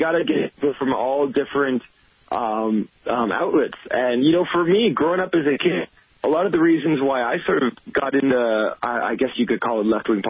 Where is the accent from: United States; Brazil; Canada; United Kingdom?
Canada; You know, as a Canadian, our country is at war.